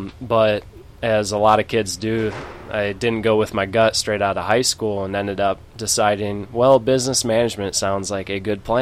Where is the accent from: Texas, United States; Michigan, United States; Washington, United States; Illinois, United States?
Illinois, United States; Morris; So I am a Illinois raised boy. So I'm from Morris, Illinois, about 45 minutes southwest of Chicago off of I-80.